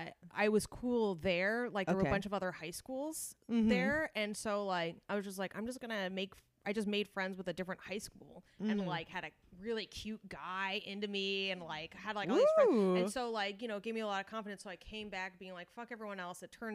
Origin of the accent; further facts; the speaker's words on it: Scottsdale, Arizona, United States; I'm from Scottsdale, which is, you know, the bragging rights from Arizona.